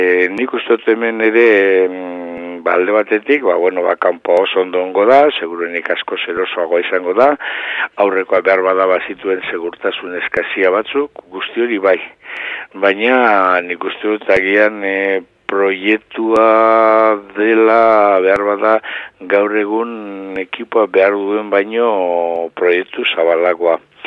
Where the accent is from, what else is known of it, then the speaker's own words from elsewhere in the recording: Basque Country, Spain; hemen bizkaitarra gara gauza guztietarako